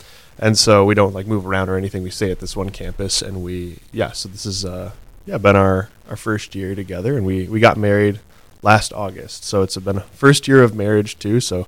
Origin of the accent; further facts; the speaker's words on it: Minneapolis, Minnesota, United States; I grew up in the Twin Cities originally. And then I came to college at NDSU.